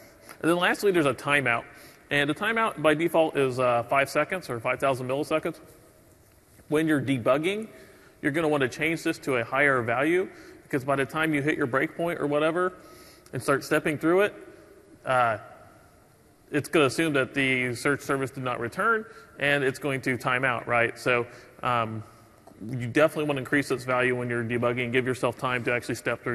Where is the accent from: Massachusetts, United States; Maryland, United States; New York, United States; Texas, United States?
Texas, United States; because I'm from Texas and we have a lot of that there.